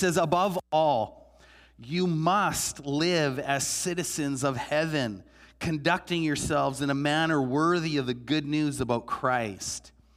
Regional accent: Canada; I grew up in this country, and there's certain things about me that are very Canadian. No matter how old I get, when I've gone to different countries, I've lived in multiple countries. I've lived beyond Canada. I think I've lived now in 4 different countries.

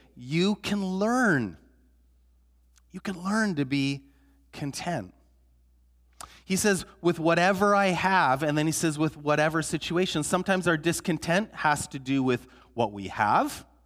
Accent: Canada; And it struck me as a young person growing up in Canada how discontent oftentimes we are

